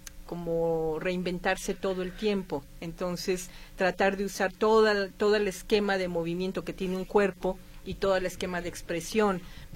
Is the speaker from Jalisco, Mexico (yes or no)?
yes; Guadalajara, Jalisco, Mexico; Yo sí soy de Guadalajara.